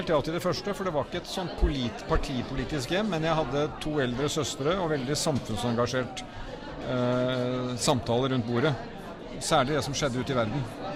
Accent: Oslo, Norway; Men jeg er en mann fra Oslo.

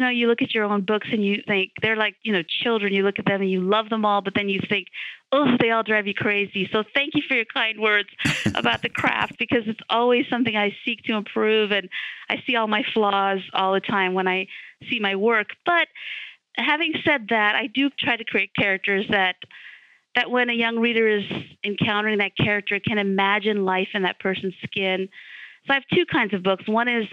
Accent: Kolkata, West Bengal, India; born there; I was born in Kolkata and I'm Bengali

